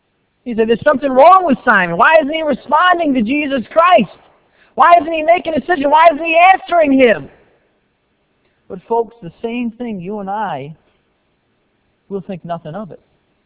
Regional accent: New England, United States; and I was born in New England. I grew up in New England. I can say that I know most of the mentality of a lot of folks who are in New England.

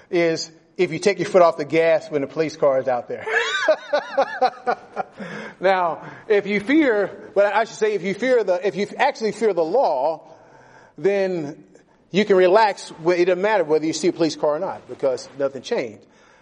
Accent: United States; now in Canada; I'm from the United States originally, and Canada kind of has some of the same philosophy as far as liberty is concerned.

